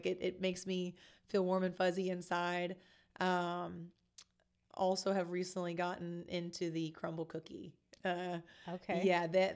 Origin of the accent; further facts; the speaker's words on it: Kentucky, United States; heart will forever be, you know, that small town girl from Kentucky. So always going to have love for my hometown.